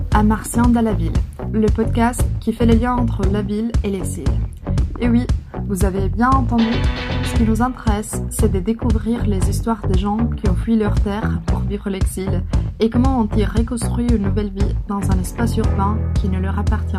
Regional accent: Kyiv, Ukraine; also born or lived in Poltava; Du coup, je suis ukrainienne, je viens d'Ukraine, je suis de Kiev, donc la capitale, voilà, où j'ai vécu pendant 7 ans. Et avant, j'étais de Poltava, donc c'est une petite ville ukrainienne

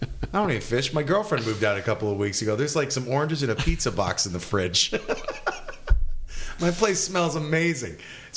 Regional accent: Stockton, California, United States; That's where I'm from. I'm from Stockton.

